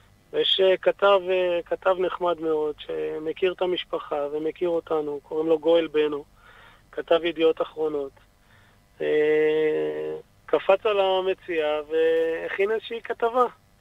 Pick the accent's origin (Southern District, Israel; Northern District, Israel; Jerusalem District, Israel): Northern District, Israel; Shtula; born there; אי שם בשנת 81, שנולדתי. נולדתי במושב שטולה, בגבול הצפון. מושב של חקלאים, וממש גם נמצא שם על גבול הצפון.